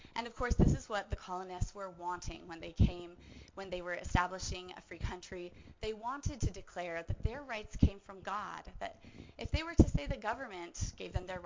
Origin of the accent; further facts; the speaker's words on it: Washington, United States; I grew up in Washington State, the youngest of five kids